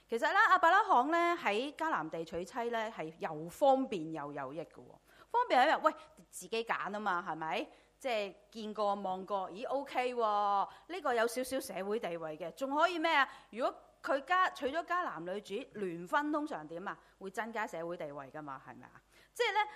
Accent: Hong Kong; 其實我哋香港人都呢段時間都好明啦，

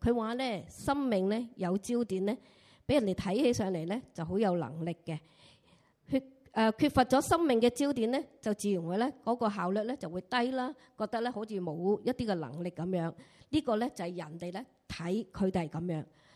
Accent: Hong Kong; 咁我身為香港人都會望下啊呢件事發生咗啦

